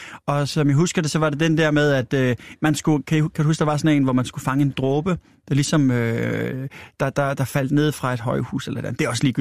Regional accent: Svendborg, Region of Southern Denmark, Denmark; Jeg er fra Svendborg

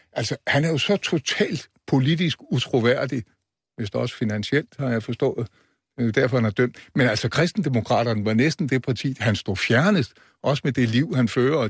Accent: West Jutland, Denmark; som gammel vestjyde gennem mange år

